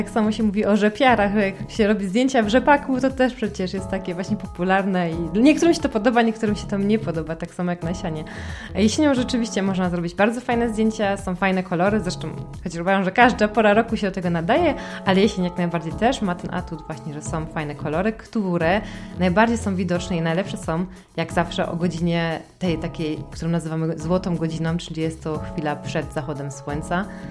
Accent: Silesian Voivodeship, Poland; jestem ze Śląska.

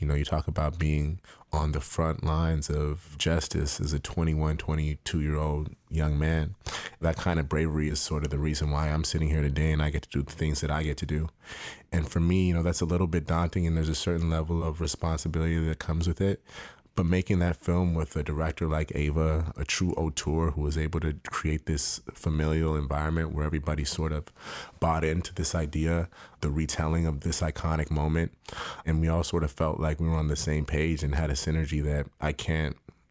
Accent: Toronto, Ontario, Canada; I grew up in Toronto. Toronto is an extremely unique sort of city. It's probably the most multicultural city in the world per capita.

